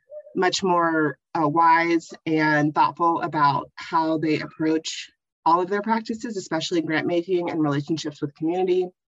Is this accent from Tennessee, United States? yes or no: yes; Tennessee, United States; born there; I was born in Tennessee, which is the home of my ancestors.